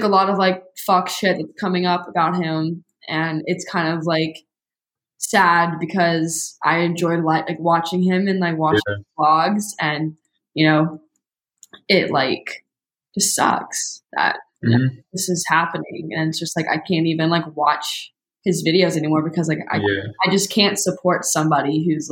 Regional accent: Roanoke, Virginia, United States; So growing up, so I'm from Roanoke, Virginia. I don't know if any of y'all know where that is, but it's just a small town in Virginia.

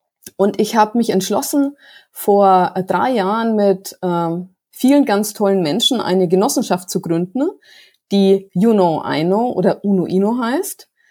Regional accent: Bamberg, Bavaria, Germany; Ich bin, ihr werdet es hören, ich bin aus dem schönen Frankenland, ich komme aus Bamberg, bin Natur- und Tierliebhaber.

